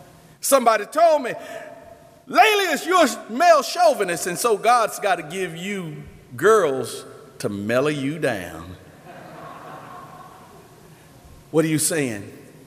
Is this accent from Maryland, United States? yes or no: no; Dallas, Texas, United States; born there; I never wanted to pastor in Dallas, Texas. I was born in Parkland Hospital. I went to school, Wilma Hutchins High School.